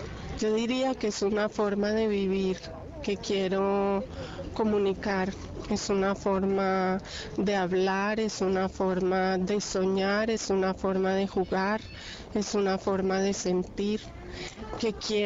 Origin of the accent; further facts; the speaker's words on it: Medellín, Antioquia, Colombia; now in Bogotá, Colombia; yo nací en Medellín, una ciudad de Colombia. Viví mi infancia y mi parte de mi adolescencia en Medellín. Y después me fui a vivir a Bogotá, en donde estudié psicología